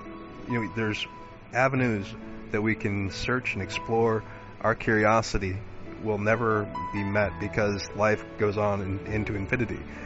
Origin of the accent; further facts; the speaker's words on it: Deadwood, South Dakota, United States; born there; Yeah, I was born in Deadwood.